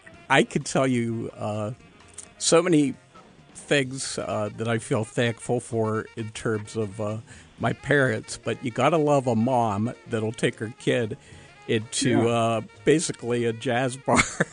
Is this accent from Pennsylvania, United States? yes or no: yes; Pittsburgh, Pennsylvania, United States; And, you know, growing up in Pittsburgh, and because of some great mentors I had, I became very steeped in Pittsburgh's jazz history.